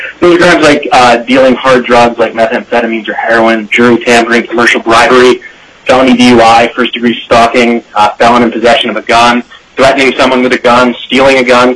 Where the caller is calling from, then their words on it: Anchorage, Alaska, United States; I'm calling in from Anchorage.